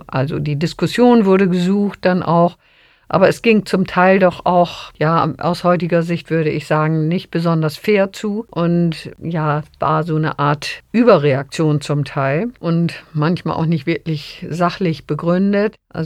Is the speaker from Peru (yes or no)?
no; Bad Bederkesa, Lower Saxony, Germany; Letztes Projekt war dann im Hauptdiplom eine Landschaftsplanung für meinen Heimatort Bederkesa.